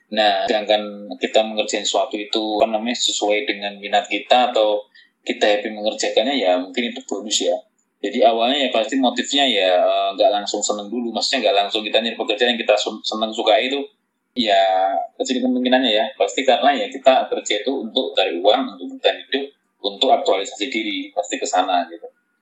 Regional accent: Tulungagung, East Java, Indonesia; saya kan dari Tulungagung Kris. Nah kemudian harus merantau ke Surabaya, dan setiap weekend baru pulang.

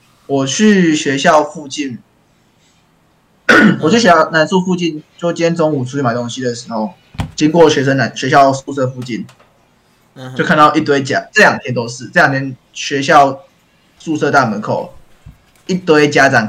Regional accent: Taichung, Taiwan; 我们中部人中、台中人笑而不语。我们中部粽可是有灵魂的粽子

